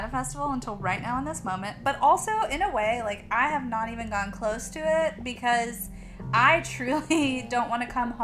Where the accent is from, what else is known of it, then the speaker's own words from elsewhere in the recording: Nashville, Tennessee, United States; So from my perspective, I was born and raised in Nashville